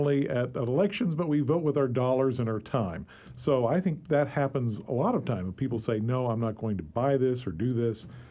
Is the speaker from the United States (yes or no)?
yes; New England, United States; also born or lived in Midwest, United States; And I was born in the Midwest, grew up in New England.